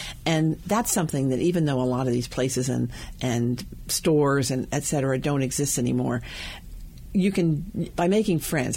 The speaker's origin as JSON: {"language": "English", "region": "Louisiana", "country": "United States", "tie": "born or raised there", "said": "I grew up, I was very prepped for it because I grew up in Louisiana, in Southwest Louisiana, where food is very"}